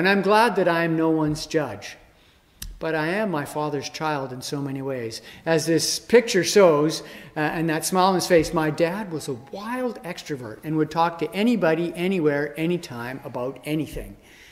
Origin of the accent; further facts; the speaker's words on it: Edmonton, Alberta, Canada; growing up in Edmonton, Safeway was the major shopping grocery shopping place that most people went.